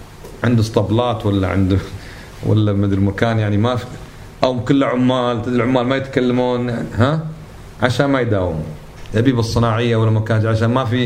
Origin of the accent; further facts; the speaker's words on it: Kuwait; شيء اسمه تضبيط عندنا بالكويت